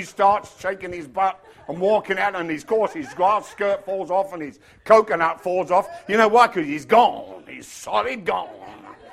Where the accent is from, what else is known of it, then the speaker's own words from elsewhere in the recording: England, United Kingdom; I grew up in England.